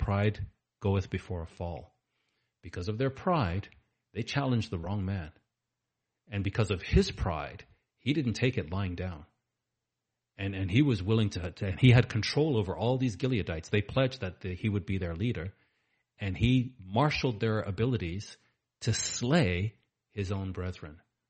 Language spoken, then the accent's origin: English; Canada; I don't live in America. I'm British Canadian. I'm not American.